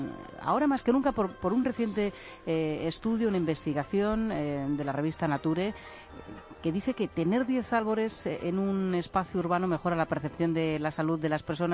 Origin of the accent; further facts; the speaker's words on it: Region of Murcia, Spain; Bueno, ¿qué te voy a decir yo que soy de Murcia?